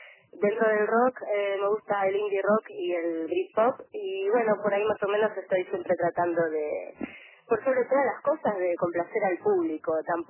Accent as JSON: {"language": "Spanish", "town": "Bella Unión", "region": "Artigas", "country": "Uruguay", "said": "que soy de Bella Unión porque bueno, me tiene muy orgullosa haber venido de tan lejos también"}